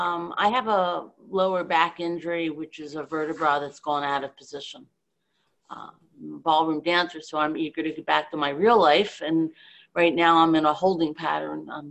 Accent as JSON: {"language": "English", "region": "Maryland", "country": "United States", "said": "I'm from Maryland. From a DC suburb, but we don't identify with that."}